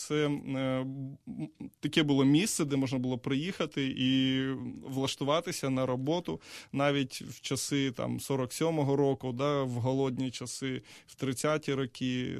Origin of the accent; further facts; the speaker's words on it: Poltava, Poltava Oblast, Ukraine; Насправді, я її з дитинства співаю. Я сам з Полтави